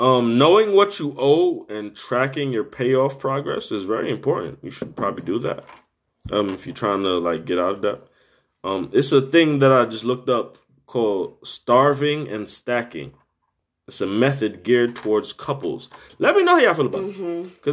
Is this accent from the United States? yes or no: no; Jamaica; So in West Indian culture, mm-hmm. I'm Jamaican.